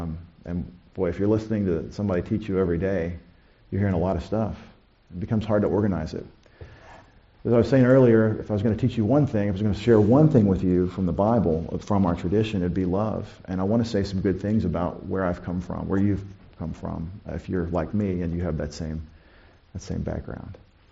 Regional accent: Longview, Texas, United States; I grew up in Longview, Texas.

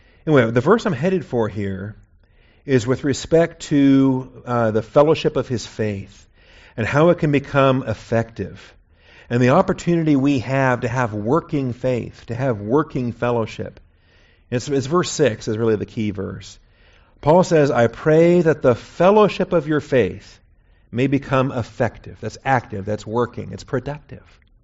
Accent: Seattle, Washington, United States; I grew up in Seattle, Washington at Evergreen Baptist Church.

